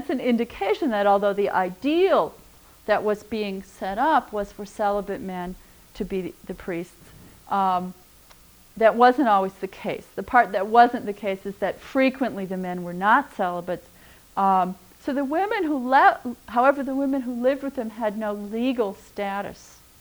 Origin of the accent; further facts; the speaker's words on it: Midwest, United States; also born or lived in California; You probably also need to know that I grew up in the Midwest, but I've lived in California.